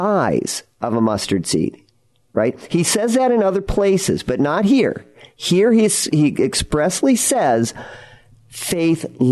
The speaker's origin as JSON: {"language": "English", "town": "Pella", "region": "Iowa", "country": "United States", "tie": "born or raised there", "said": "I grew up in Iowa, and in Pella, Iowa, right, they used to have"}